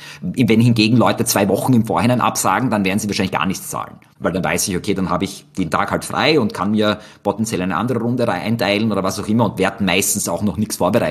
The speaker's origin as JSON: {"language": "German", "country": "Austria", "said": "das ist leider etwas, das bei uns in Österreich relativ selten ist."}